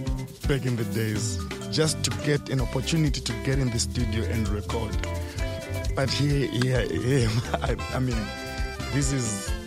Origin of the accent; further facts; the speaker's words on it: Murewa, Mashonaland East, Zimbabwe; I was born in Murewa, and I grew up there. I think partly I learned there and then came to the city 2003 when I was doing my Form 3.